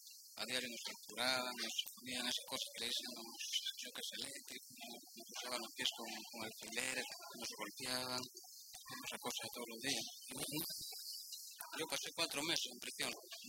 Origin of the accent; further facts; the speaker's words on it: San Fernando, O'Higgins, Chile; born there; Nací en San Fernando, en Chile.